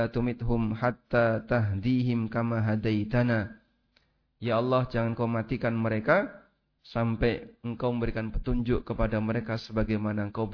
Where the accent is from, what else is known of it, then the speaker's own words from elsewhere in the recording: Lamongan, East Java, Indonesia; now in Yogyakarta, Indonesia; Setahu saya, seperti ini di Lamongan tuh gak ada. Jadi, saya gak punya pengalaman seperti ini di kampung kami ya. Saya melihat itu pertama setelah ke Jogja.